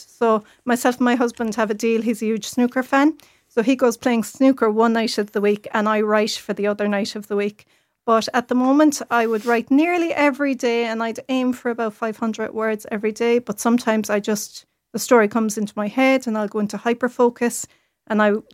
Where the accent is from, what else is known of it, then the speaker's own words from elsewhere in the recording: Cork, Munster, Ireland; now in Bandon, Ireland; I grew up in Ballyfihan, real city centre, Cork. You can probably hear it in the accent.